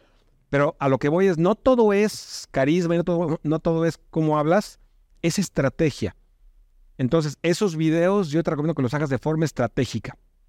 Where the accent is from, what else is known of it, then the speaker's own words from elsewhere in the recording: Mexico; now in Spain; Yo soy originalmente de México. Imagino que te das cuenta con mi acento.